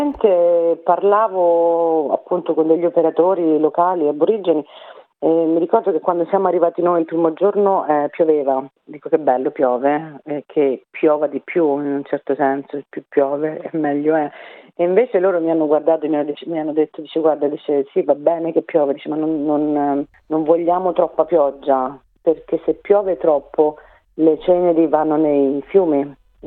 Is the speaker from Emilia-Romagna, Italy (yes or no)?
no; Rome, Lazio, Italy; io sono di Roma